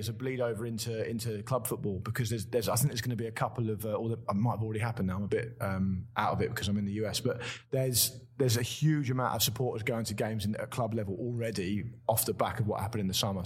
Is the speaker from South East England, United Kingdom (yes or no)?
yes; Portsmouth, South East England, United Kingdom; now in London, United Kingdom; I'm not a Londoner. I'm from Portsmouth originally. So I moved to London in 2004. But I was born and raised in Portsmouth.